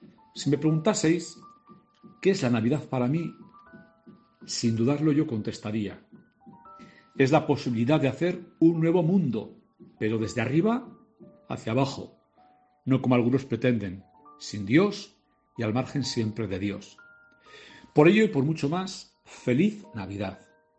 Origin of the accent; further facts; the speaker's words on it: Cáseda, Navarre, Spain; recordar a aquel niño que fui cuando esperaba que en la plaza de mi pueblo, Cáseda, el ayuntamiento colocase la estrella.